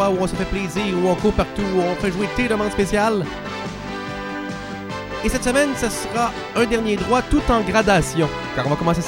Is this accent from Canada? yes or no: yes; Quebec, Canada; je suis québécois.